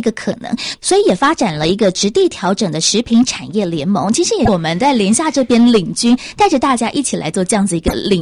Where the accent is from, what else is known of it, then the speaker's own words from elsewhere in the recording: Taiwan; 是我们台湾人也很熟悉，